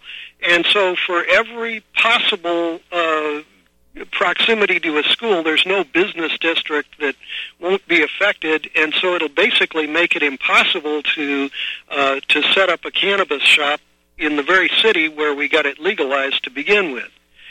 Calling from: San Francisco, California, United States; I'm calling you from San Francisco

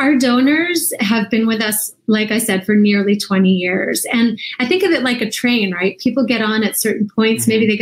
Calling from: Washington, District of Columbia, United States; I'm calling in from Washington, D.C.

